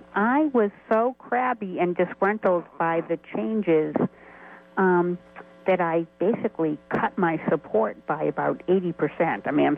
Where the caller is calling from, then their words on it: El Cerrito, California, United States; I'm calling from El Cerrito.